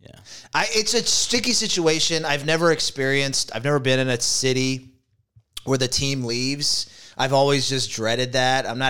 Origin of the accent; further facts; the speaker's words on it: San Antonio, Texas, United States; I grew up a Cowboys fan because I'm from Texas, and when I was this kid in San Antonio, the Oilers were still around.